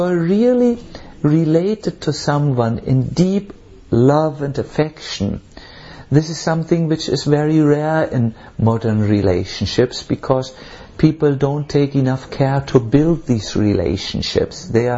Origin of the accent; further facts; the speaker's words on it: Germany; accent: German; English is a second language; And very quickly, I was in the UN, maybe because of my charming German accent.